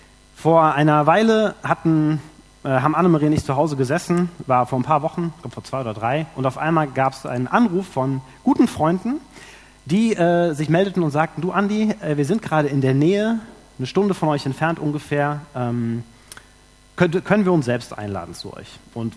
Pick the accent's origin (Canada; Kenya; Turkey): Kenya; ich kann meine Vergangenheit nicht verleugnen, ich bin in Kenia aufgewachsen, mir war sofort dieser Kontrast vor Augen.